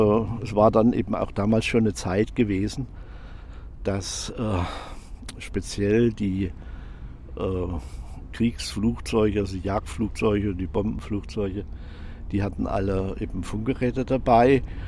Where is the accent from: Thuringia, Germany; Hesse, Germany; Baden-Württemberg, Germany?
Thuringia, Germany; Bad Salzungen; wir hatten dann in Bad Salzung, wo ich herstamme, eine kleine Werkstatt gehabt.